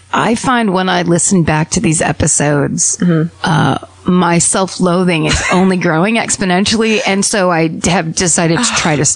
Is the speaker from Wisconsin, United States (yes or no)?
yes; Kenosha, Wisconsin, United States; I was raised in Kenosha, Wisconsin, and I was told this story about this awful area in town.